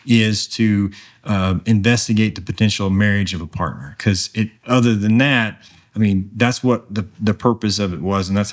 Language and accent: English; the South, United States; now in Utah, United States; Yeah, we are not from Utah originally. We came out of the South.